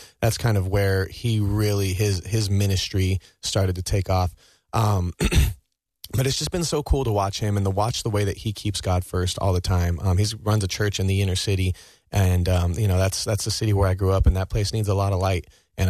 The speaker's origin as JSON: {"language": "English", "town": "Denver", "region": "Colorado", "country": "United States", "tie": "born or raised there", "said": "I grew up in Denver, Colorado, and we had something called Heaven Fest that I look forward to every year."}